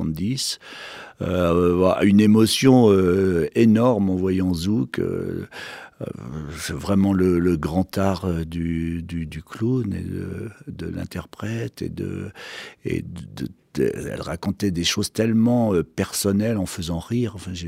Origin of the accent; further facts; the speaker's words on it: Normandy, France; en tant que normand, géographiquement, ça me semblait trop loin.